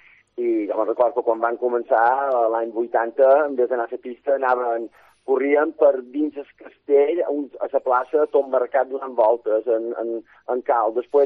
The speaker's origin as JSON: {"language": "Catalan", "town": "Ciutadella", "region": "Balearic Islands", "country": "Spain", "said": "fa molts anys que vinc a Ferreries, 40, 50, bé, 40 i pico, però jo som de Ciudadella."}